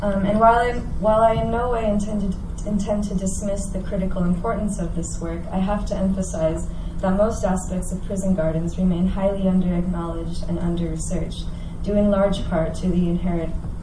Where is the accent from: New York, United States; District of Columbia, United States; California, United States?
California, United States; born there; And although I was born in California, I arrived here in a roundabout way